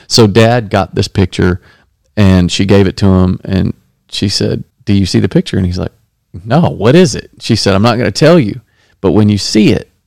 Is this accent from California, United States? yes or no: no; Dallas, Texas, United States; There's this couple that was in our church when I was growing up in Dallas, Texas.